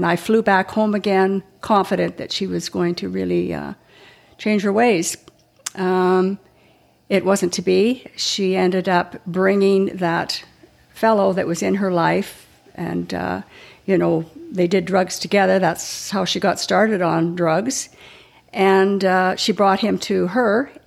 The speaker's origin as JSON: {"language": "English", "country": "Canada", "said": "I'm from Canada, and we live in a large city called Edmonton."}